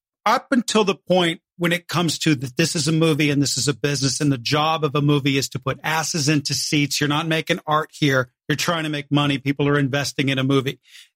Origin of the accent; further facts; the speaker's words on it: West Virginia, United States; Like, I'm a West Virginia guy. I should support my home state.